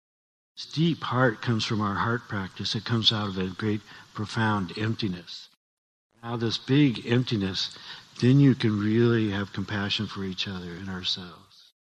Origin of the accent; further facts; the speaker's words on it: Denver, Colorado, United States; Because I'm still American from Denver, Colorado.